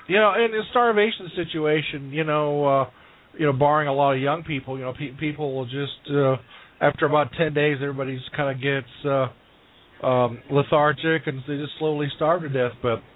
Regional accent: California, United States; I grew up in Orange County.

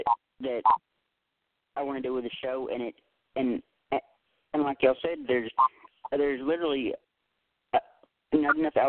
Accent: Tennessee, United States; accent: southern; Well, I'm from Tennessee myself, so I got that southern accent too, being from Tennessee.

